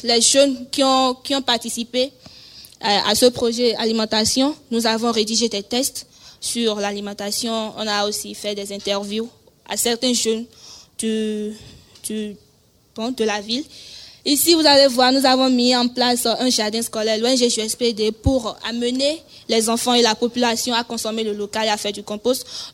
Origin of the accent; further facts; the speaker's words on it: Porto-Novo, Ouémé, Benin; now in France; j'ai 20 ans. Je suis béninoise, originaire de Porto Novo.